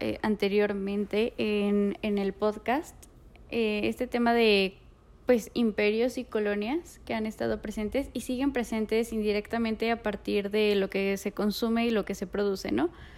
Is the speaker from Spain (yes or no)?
no; Mexico; hablando como mexicana